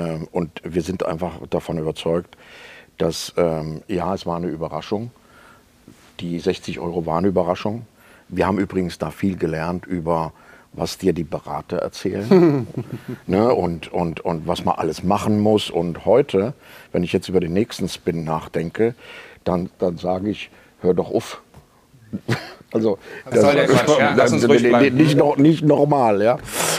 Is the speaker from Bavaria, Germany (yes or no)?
no; Frankfurt, Hesse, Germany; Gut, ich bin ja geboren in Frankfurt.